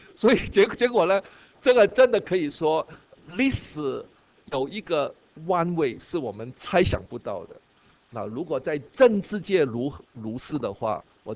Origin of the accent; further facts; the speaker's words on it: Hong Kong; 我们在香港长大，就是最大的特点就是没有文化的